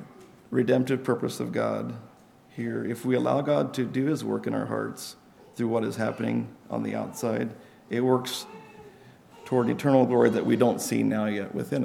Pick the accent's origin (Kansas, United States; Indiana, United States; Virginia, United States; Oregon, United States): Kansas, United States; and I know I'm from Kansas, so I'm used to more